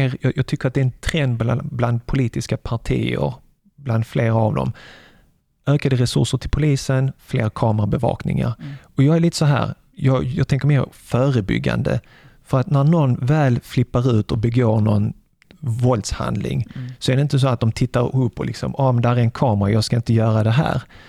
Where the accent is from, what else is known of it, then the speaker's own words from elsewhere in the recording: Sweden; Som svensk, född och uppväxt här med Sveriges Television 1 och 2, SVT Play